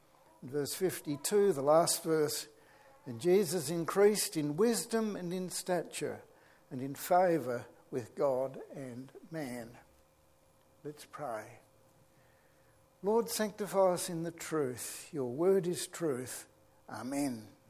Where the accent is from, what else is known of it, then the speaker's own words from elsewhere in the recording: Natimuk, Victoria, Australia; When I was a schoolboy growing up in Natamuck in Western Victoria, I'd often call in at our family's newspaper office on the way home